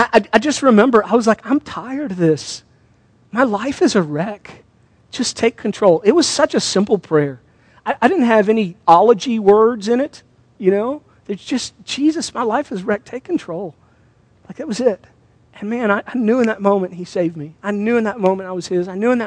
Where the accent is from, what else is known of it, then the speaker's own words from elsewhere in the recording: Houston, Texas, United States; Listen, I lived in the panhandle for a while. I'm from Houston originally. I didn't think I had an accent for a long time.